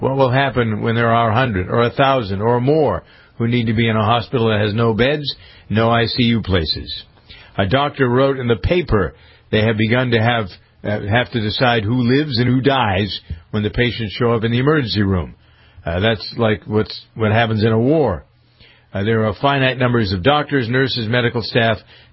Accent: Framingham, Massachusetts, United States; I'm getting notices from my hometown of Framingham about what's closed.

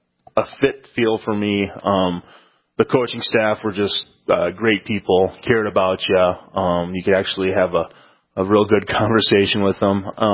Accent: Carrington, North Dakota, United States; growing up in a small community where, everybody, and just the tightness, everybody's rooting for you.

